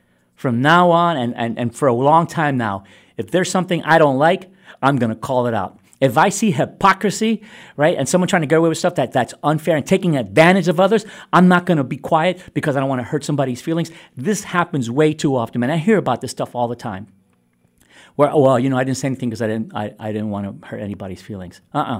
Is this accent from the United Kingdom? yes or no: no; New York, United States; When I was a kid growing up in Ocean Hill, Brownsville, I was probably the only kid that went to school with a tie and a white shirt on.